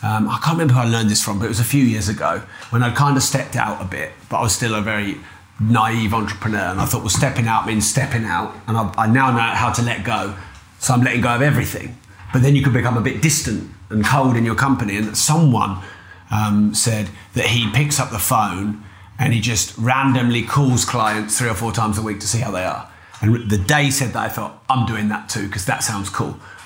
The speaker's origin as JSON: {"language": "English", "town": "Peterborough", "region": "East of England", "country": "United Kingdom", "said": "Now, I'm from Peterborough."}